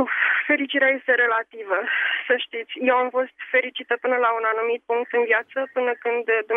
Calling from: Chitila, Ilfov, Romania; și vă sunt din Chitila

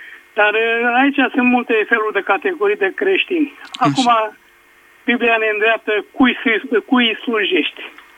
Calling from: Pitești, Argeș, Romania; din Pitești.

